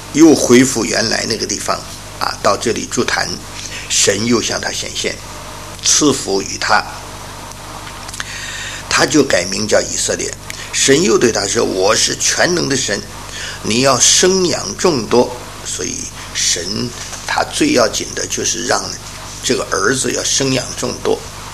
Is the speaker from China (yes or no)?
yes; China; 没有说假如我们中国人说不生的还糟糕了，叫什么呢？不孝有三，无后为大。